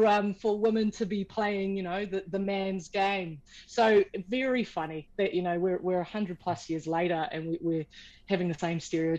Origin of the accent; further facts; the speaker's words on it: Wellington, New Zealand; a match that was played here in my hometown of Wellington between the Wellington High School girls and the Hallelujah Lasses